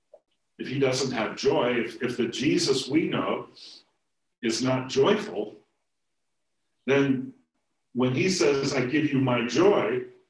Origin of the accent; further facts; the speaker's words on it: Homestead, United States; I grew up in Homestead.